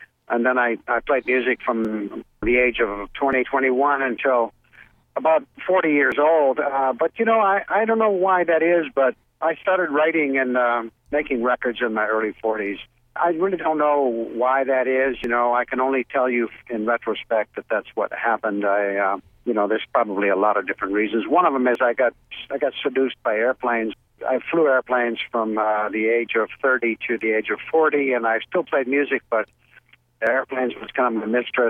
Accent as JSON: {"language": "English", "country": "Canada", "lives_now": "Austin, United States", "said": "I'm in Minnesota right now. I just flew up from Austin where I live. I am a Canadian, but, you know, I live in Austin now and have for about 8 years."}